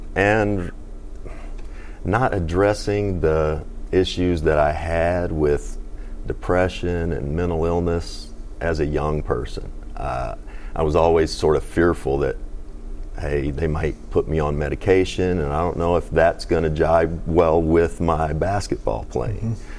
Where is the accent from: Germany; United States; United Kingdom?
United States; Owensboro, Kentucky; I'm from Kentucky. I'm a Kentuckian. I grew up in Owensboro.